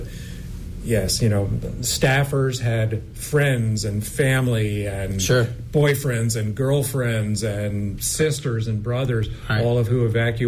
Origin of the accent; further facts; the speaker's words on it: New Jersey, United States; but I grew up in New Jersey, so yeah, I have now lived in all four time zones.